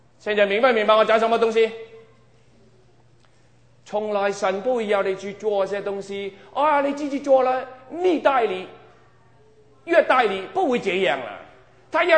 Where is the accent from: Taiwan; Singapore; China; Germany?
China; Guangdong; 你我是广东人，你慢慢我就可以乱讲